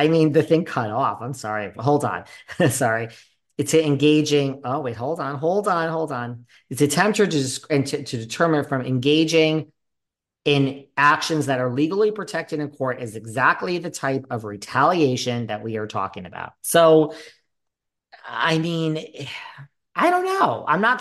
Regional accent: New York, United States; I might be in LA today, baby, but I split my time and I'm a New Yorker. Don't ever think that I'm from here, people.

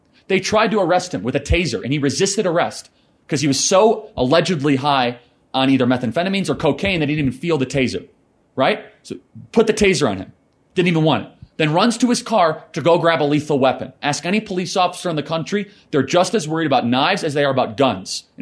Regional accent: Illinois, United States; I grew up in Northern Illinois. I know the people of Kenosha, Wisconsin.

